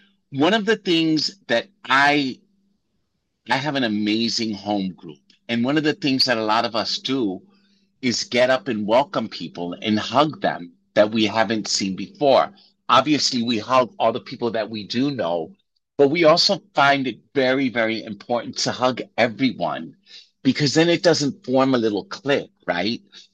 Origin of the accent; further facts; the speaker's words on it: New York, United States; I remember walking in New York City, I'm from New York, and just people like crossing the street, getting away from me.